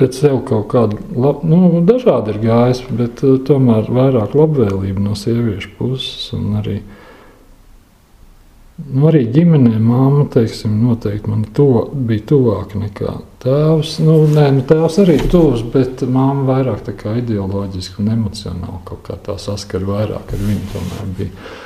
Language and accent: Latvian; Riga, Latvia; born there; es esmu dzimis Rīgā, Pastaņas ielā. Nē, pareizāk sakot, es esmu dzimis Rīgas pilsētas otrajā slimnīcā